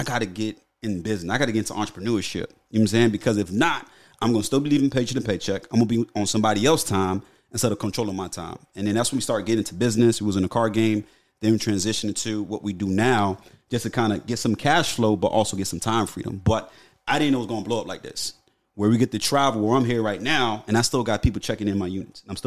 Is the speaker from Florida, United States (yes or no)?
yes; Miami, Florida, United States; I grew up in South Florida, Miami. You know, the inner city is Miami.